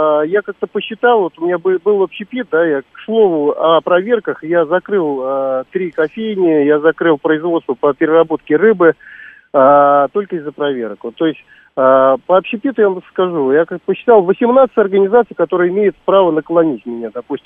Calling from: Tver, Tver Oblast, Russia; я из Твери.

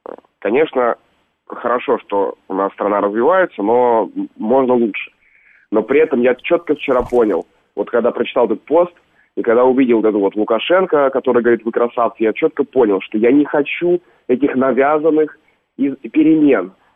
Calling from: Kaliningrad Oblast, Russia; мне 28 лет, и так получается, что я сейчас звоню вам с Куршской косы.

